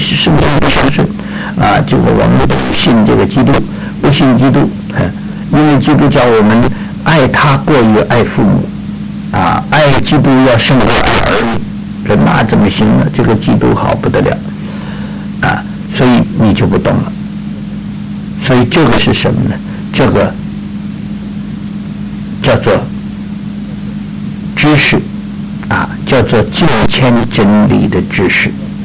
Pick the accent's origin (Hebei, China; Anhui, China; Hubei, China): Hebei, China; Tangshan; 在我们家乡就唐山那一带